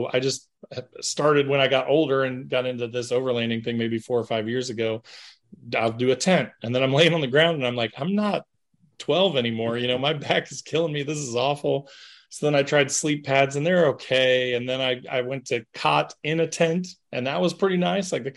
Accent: Indiana, United States; Like I definitely started with tents, because like when I was a kid, I grew up in Southern Indiana. So we lived in the woods.

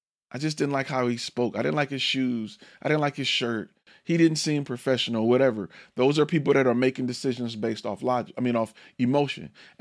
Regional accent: Detroit, Michigan, United States; I'm from Detroit.

